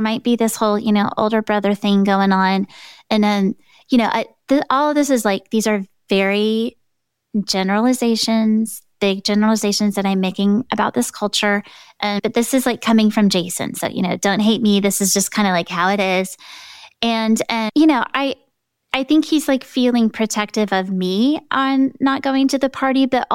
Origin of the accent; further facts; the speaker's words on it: Texas, United States; I'm not Korean and I was born and raised in Texas and I don't speak Korean